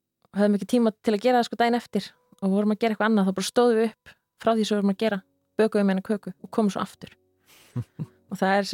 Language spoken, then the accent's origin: Icelandic; Akureyri, Northeastern Region, Iceland; þó ég ólst upp á Akureyri, þannig að það var nú oft alveg mikil vetur þar.